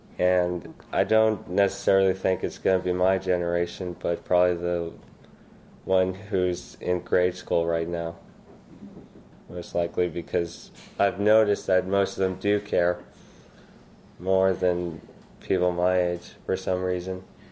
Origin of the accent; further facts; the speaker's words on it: Austin, Texas, United States; from Austin, Texas